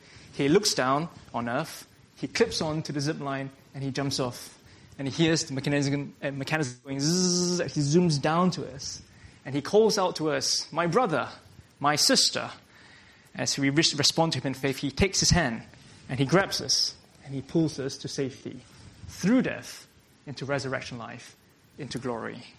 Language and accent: English; Singapore; I'm from Singapore, and from where I'm from, one of the most common things is to call each other bro.